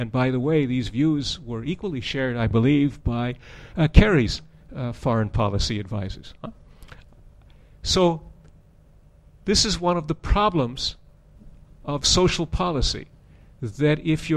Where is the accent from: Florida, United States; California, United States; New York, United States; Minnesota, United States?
New York, United States; As an aside, I always define my nationality not as an American, but as a New Yorker.